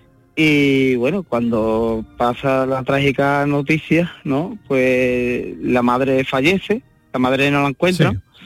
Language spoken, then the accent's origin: Spanish; Seville, Andalusia, Spain; Yo soy de Sevilla